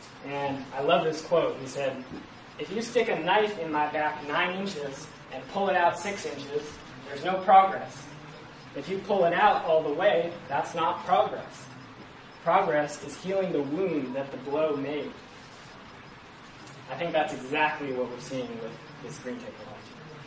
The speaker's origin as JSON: {"language": "English", "town": "Seattle", "region": "Washington", "country": "United States", "said": "I'm from Seattle, where they're doing some great stuff getting into the political system"}